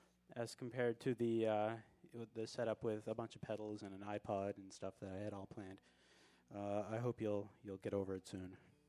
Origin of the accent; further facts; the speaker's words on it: Boston, Massachusetts, United States; I'm from Boston, Massachusetts. It is hot there.